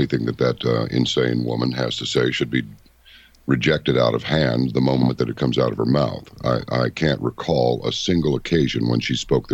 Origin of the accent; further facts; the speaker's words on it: Texas, United States; Because I was from Texas and George W. Bush was president, and that put me on a blacklist right there.